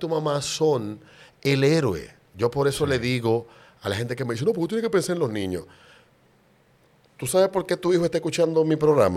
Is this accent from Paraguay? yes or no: no; Dominican Republic; yo no puedo negar, ni puedo decir, no, me da vergüenza ser dominicano. Yo no soy de ningún lado, yo soy dominicano.